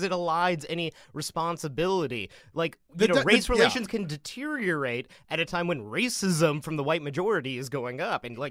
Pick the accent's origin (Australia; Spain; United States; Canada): Canada; Vancouver, British Columbia; I grew up in the Punjabi Sikh community in Vancouver, like outside of Vancouver in the suburbs.